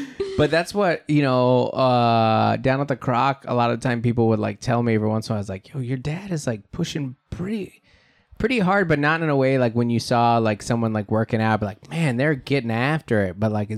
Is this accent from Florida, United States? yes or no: no; Federal Way, Washington, United States; The funniest, that was the classic growing up in Federal Way.